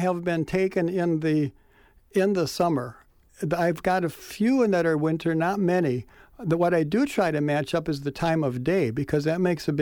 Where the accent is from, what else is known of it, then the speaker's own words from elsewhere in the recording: Fond du Lac, Wisconsin, United States; Ironically, it wasn't that I grew up in Fond du Lac that got me started wanting to shoot that city.